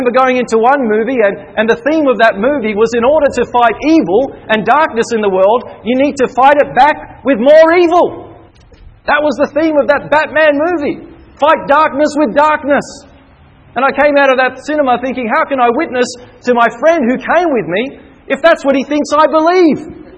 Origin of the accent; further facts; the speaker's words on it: Hollywood, California, United States; I grew up in Hollywood, as many of you did.